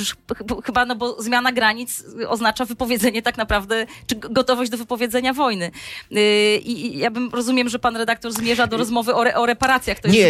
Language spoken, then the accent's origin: Polish; Gdańsk, Pomeranian Voivodeship, Poland; Ja jestem z Gdańska